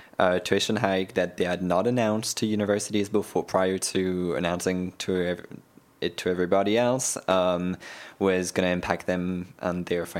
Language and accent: English; France; I'm from France